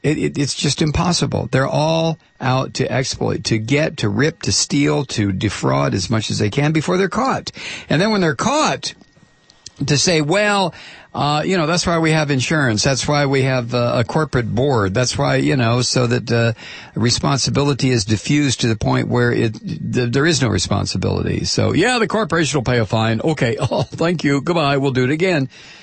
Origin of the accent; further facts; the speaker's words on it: Toledo, Ohio, United States; I grew up in Toledo. So Fremont was just a hop, skip, and Route 20, I think, out of Toledo.